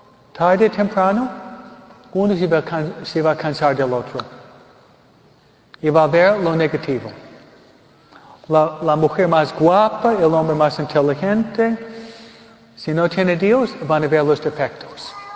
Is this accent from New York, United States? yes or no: yes; New York, United States; viene de donde yo vengo, Nueva York